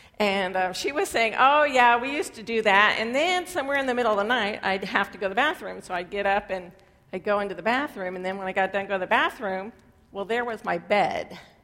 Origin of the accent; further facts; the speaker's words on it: Redding, California, United States; I grew up in Reading, and in the summertime it's pretty toasty. It's even more toasty than Fresno, actually.